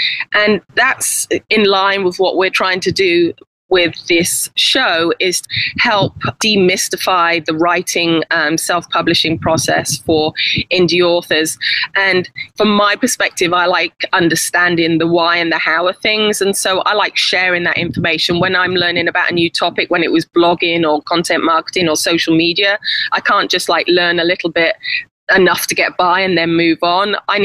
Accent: England, United Kingdom; now in United States; I'm actually from England originally, but I've lived in the States for 27 years. And we bought a house in Turkey about 8 years ago.

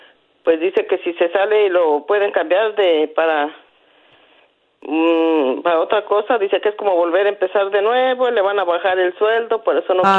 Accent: Zacatecas, Mexico; No, soy de Mazacatecas, México.

